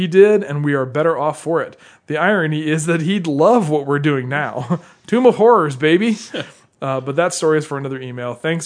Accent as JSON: {"language": "English", "region": "the South", "country": "United States", "said": "John, you can tell I'm from the South."}